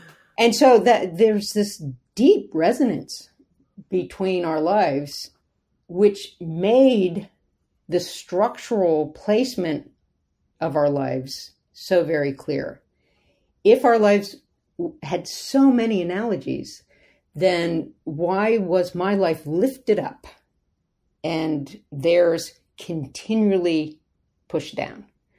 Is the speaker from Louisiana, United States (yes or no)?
yes; Shreveport, Louisiana, United States; I grew up in Shreveport, Louisiana, in the deep south of the U.S. We moved down there when I was two, and it was 1964.